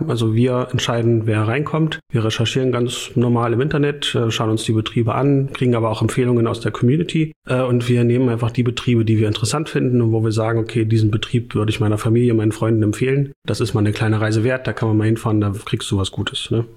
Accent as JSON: {"language": "German", "region": "Saxony-Anhalt", "country": "Germany", "tie": "born or raised there", "said": "Und dann nach ein paar Jahren in anderen Städten und im Ausland kam ich dann wieder zurück in die Heimat. Also ich bin auch im Salzlandkreis aufgewachsen."}